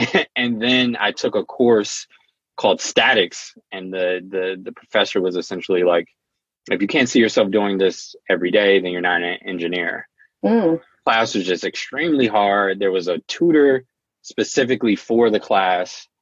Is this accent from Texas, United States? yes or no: no; New Jersey, United States; also born or lived in Richmond, Virginia; I'm from New Jersey, originally born in Richmond, Virginia.